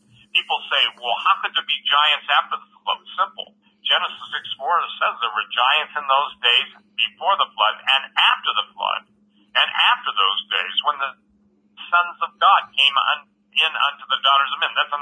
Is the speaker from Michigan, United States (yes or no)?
yes; Iron River, Michigan, United States; born there; I was born in Iron River, which is at the base. I was actually born in the hospital in the town that Greg Evenson taught high school in.